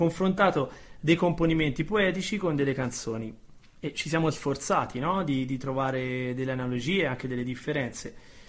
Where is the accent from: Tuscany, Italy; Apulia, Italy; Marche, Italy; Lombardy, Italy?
Tuscany, Italy; Arezzo; Io sono di Arezzo e quindi siamo toscani tutti e due.